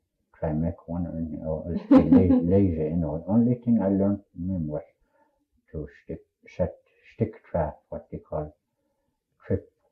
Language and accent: English; Allakaket, Alaska, United States; born there; I was born in Allakaket.